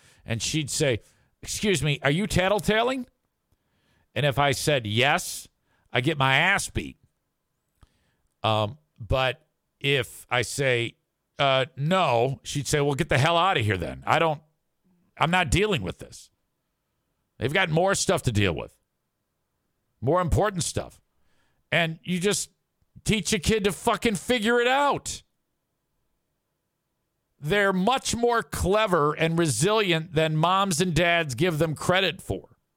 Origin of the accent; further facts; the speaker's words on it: Jenison, Michigan, United States; when growing up in Jenison